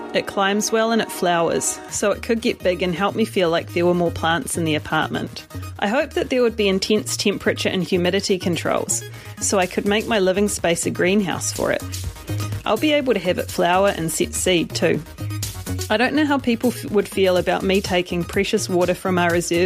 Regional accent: Wellington, New Zealand; I'm from Wellington, New Zealand.

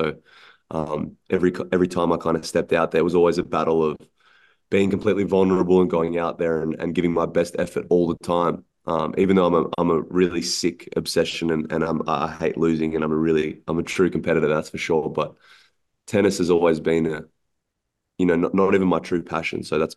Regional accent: Australia; because I was from Australia and I was traveling 6-7 months a year away from my family. Because in Australia, we have barely any tournaments here.

